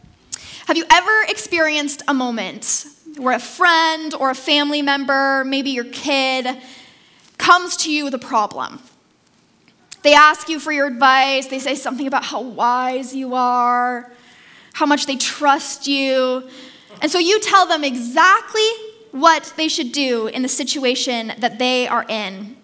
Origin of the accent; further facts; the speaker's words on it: Victoria, British Columbia, Canada; I grew up in Victoria, so I grew up knowing that earthquakes happen often and that they tend to shake foundations.